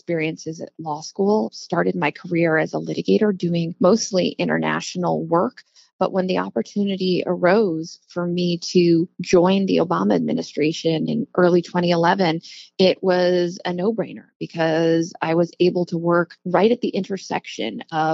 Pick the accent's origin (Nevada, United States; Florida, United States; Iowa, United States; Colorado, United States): Florida, United States; I grew up right here in Florida's 18th district. In fact, I live right now just about 5 minutes down the road from my middle school.